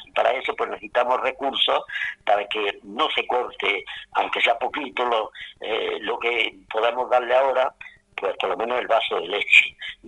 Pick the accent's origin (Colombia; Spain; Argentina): Spain; Churriana de la Vega, Andalusia; also born or lived in El Salvador; yo fui hace 15 años invitado por un amigo de ahí de Churriana de la Vega, yo soy de Churriana